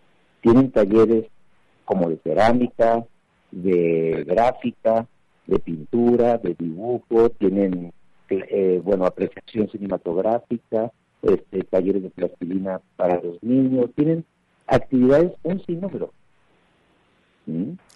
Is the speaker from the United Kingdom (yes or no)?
no; Fresnillo, Zacatecas, Mexico; Cabe decir que yo soy de Fresnillo.